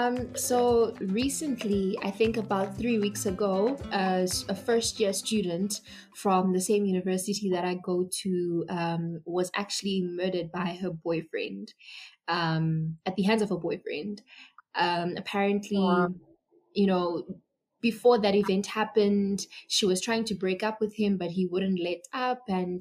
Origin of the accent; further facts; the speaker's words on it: South Africa; also born or lived in Zimbabwe; I am 20 years old. I am from South Africa. I was born in Zimbabwe, but I'm living in South Africa as a South African citizen.